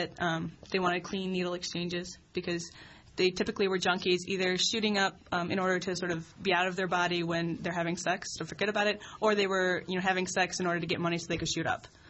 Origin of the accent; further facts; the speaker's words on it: Michigan, United States; like I'm from Michigan, so we went to Canada for every bachelorette party.